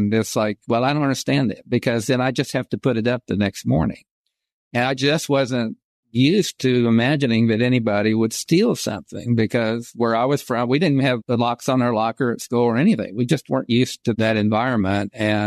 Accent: Coalwood, West Virginia, United States; I could tell the story about growing up in Colwood and building rockets all day long

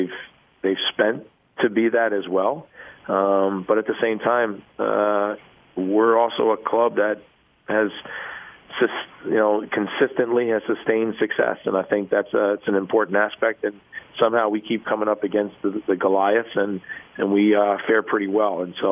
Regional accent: New Jersey, United States; now in Kansas City, United States; I mean, look, I grew up in New Jersey, but living in Kansas City, there's nothing like it. I've been here for 18 years now.

